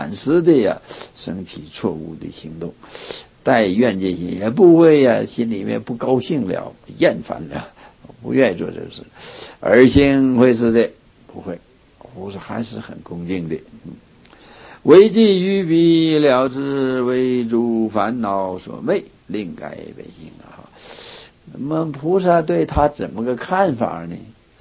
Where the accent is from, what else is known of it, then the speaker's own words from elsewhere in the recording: Qiqihar, Heilongjiang, China; 我小时候在学校读书，在齐齐哈尔。在满洲国的时候，齐齐哈尔是黑龙江省的省会